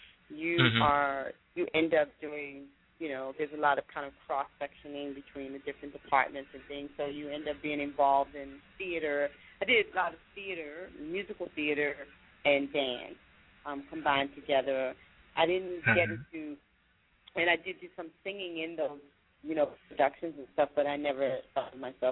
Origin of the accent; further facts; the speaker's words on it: Washington, Georgia, United States; also born or lived in Atlanta, Georgia; Well, I'm a Southern girl at heart. I was born in Washington, Georgia, a little town not too far from, I want to say Augusta, Georgia.